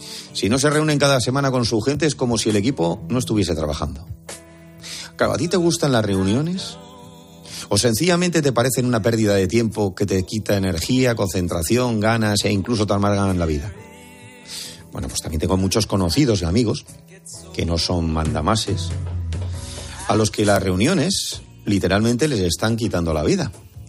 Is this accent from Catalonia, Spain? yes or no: no; Basque Country, Spain; Y por eso cuando vaya por mi tierra y por San Mamés, me levantaré y lo aplaudiré.